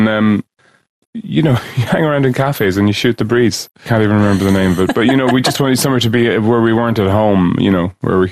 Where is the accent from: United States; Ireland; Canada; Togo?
Ireland; Leinster; I grew up in County Meath, sort of, you know, borders Dublin.